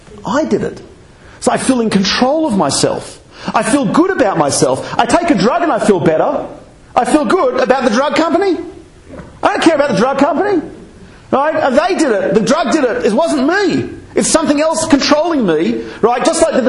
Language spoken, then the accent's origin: English; Australia; So I'm Australian.